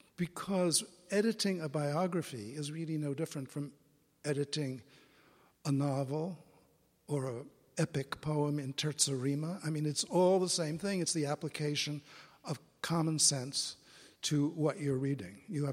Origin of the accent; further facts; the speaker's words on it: New York, United States; I knew about him a little bit because I grew up in New York.